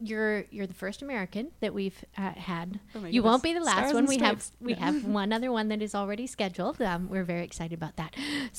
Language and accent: English; Alberta, Canada; now in Toronto, Canada; because I'm from Alberta. I did studies out there at college, and then I went to British Columbia and I was accepted to university there and then didn't wind up going and all of this sort of stuff. And then I was here in Ontario, in Toronto